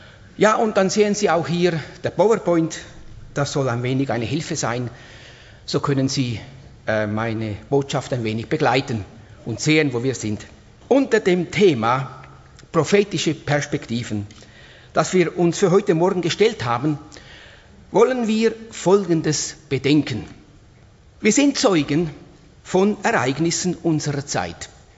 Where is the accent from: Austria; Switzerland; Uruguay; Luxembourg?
Uruguay; German is a second language; von diesem Grün, das man eigentlich bei uns in Uruguay nicht so sieht